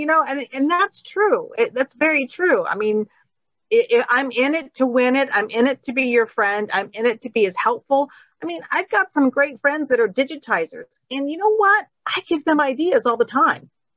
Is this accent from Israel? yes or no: no; Northern US, United States; I mean, I'm a Yankee. I'm from the North.